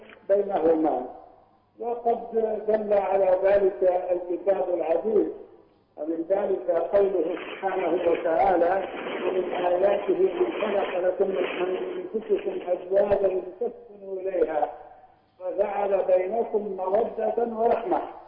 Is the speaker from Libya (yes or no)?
yes; Libya; accent: Libyan; احنا بلهجتنا الليبية نقول ديار، جمع دار.